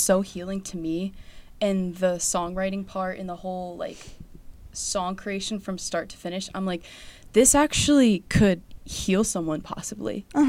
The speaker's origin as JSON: {"language": "English", "region": "Pennsylvania", "country": "United States", "tie": "born or raised there", "lives_now": "Chicago, United States", "said": "And everyone where I grew up mostly in Pennsylvania was like Penn State or like Pittsburgh"}